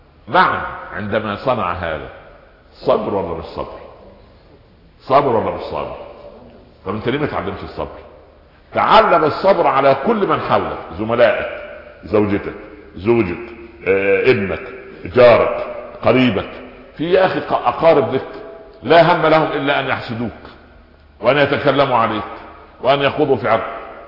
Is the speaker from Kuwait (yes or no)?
no; Egypt; فأنا اقول لاحد الشعراء الفكاهيين كان عندنا في مصر، كان مشهور جدا